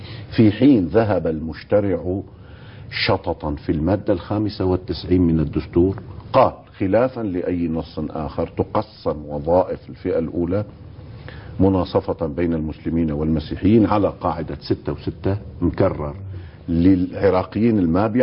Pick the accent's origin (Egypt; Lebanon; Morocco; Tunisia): Lebanon; هو قرن في كلامه أن عندنا في لبنان محكمة